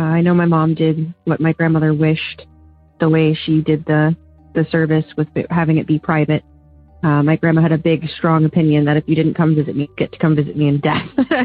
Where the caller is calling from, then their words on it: Oberlin, Ohio, United States; I'm calling from Oberlin, Ohio.